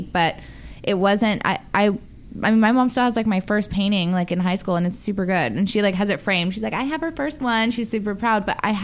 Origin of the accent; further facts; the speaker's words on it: Las Vegas, Nevada, United States; I'm from Vegas. There's like not really a big art culture there.